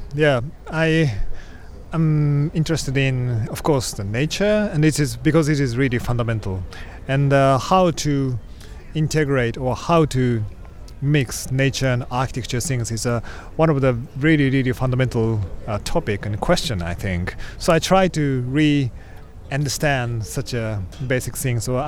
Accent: Tokyo, Japan; English is a second language; from Tokyo.

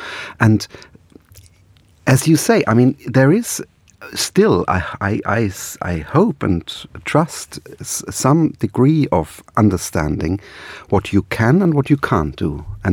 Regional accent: Germany; So I think, well, Australian, in my case, German, of course, I think we don't quite get the psychology of these people.

